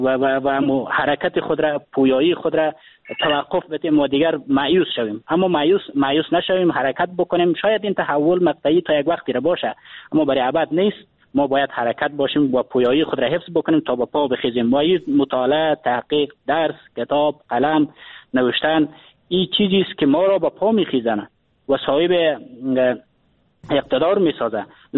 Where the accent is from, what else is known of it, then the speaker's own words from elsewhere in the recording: Afghanistan; به عنوان یک افغان، به عنوان یک جوان در وطن ما زندگی میکنیم